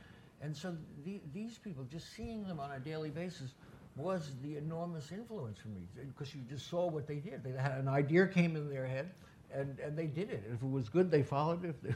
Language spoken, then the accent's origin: English; New York, United States; born there; I was born in New York and met a bunch of artists like in 1959, 60, and 61.